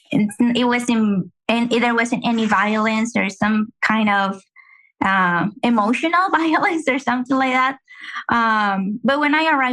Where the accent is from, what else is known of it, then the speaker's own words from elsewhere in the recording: Mexico; now in Dallas, United States; I'm from Mexico and currently I'm living in Dallas.